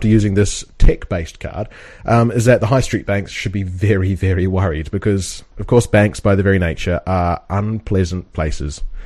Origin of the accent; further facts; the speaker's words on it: New Zealand; I mean, as I said before, we're both from New Zealand